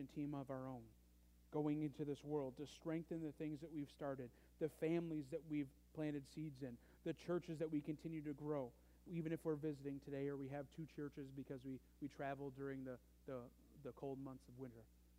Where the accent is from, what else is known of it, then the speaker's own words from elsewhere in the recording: Marlette, Michigan, United States; For those of you again on the radio, I'm from Marlette.